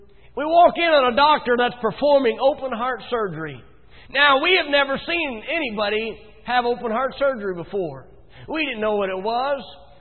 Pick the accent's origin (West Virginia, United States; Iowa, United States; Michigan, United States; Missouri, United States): West Virginia, United States; You have to understand, I'm from West Virginia. We do things a little differently in West Virginia than the rest of the world does.